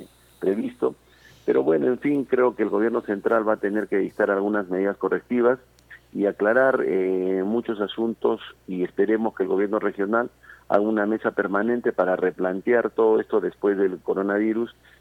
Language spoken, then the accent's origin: Spanish; Peru; como buenos peruanos nosotros queremos seguir trabajando